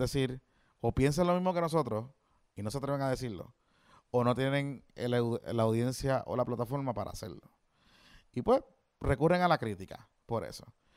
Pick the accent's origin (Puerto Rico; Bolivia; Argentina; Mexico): Puerto Rico; Carolina; yo soy un tipo de Carolina, me gradué de Carolina School, soy clase media, soy normal